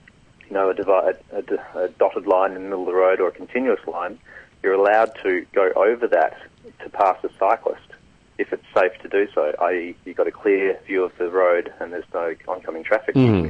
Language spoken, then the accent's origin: English; Fremantle, Western Australia, Australia; but in my hometown of Fremantle, they're quite pro-cycling and doing a bit of infrastructure and whatnot.